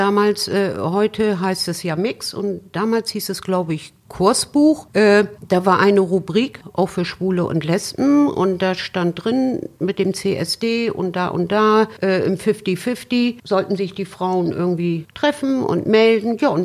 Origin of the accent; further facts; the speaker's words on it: Bremen, Germany; born there; Ich bin in Bremen geboren